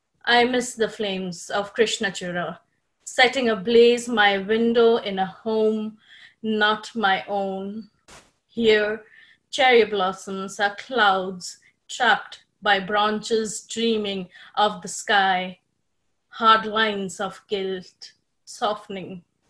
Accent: Mumbai, Maharashtra, India; now in Dublin, Ireland; I'm from Mumbai, but studying in Dublin right now.

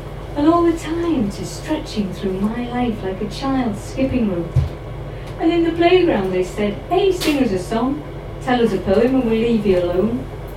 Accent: York, Yorkshire and the Humber, United Kingdom; because my dad ended up, we're from York, and he would desperately like to have ended up in New York.

